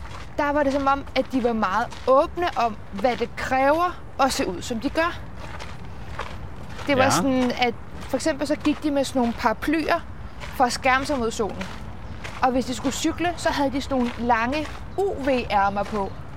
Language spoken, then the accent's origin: Danish; Copenhagen, Capital Region of Denmark, Denmark; Det er sjovt, fordi nu er jeg jo født og opvokset i København.